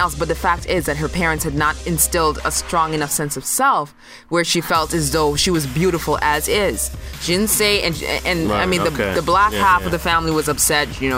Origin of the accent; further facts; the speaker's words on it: Canada; our president, Obama, not our president, but the United States president, because we're Canadian.